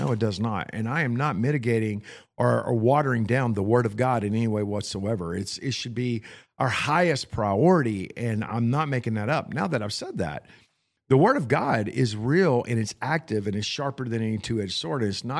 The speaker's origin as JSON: {"language": "English", "region": "Texas", "country": "United States", "said": "I'm from Johnson County, Texas."}